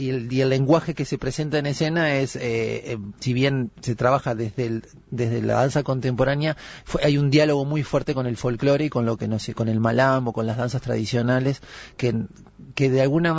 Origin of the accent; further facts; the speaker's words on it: Uruguay; Me interesaba como encarar eso de qué me identifica como uruguayo